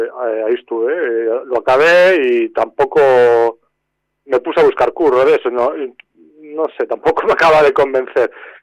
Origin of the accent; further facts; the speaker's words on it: Boiro, Galicia, Spain; Sí, yo soy de Boiro, un pueblo de la Ría de Arousa, en las Rías Baixas de Galicia.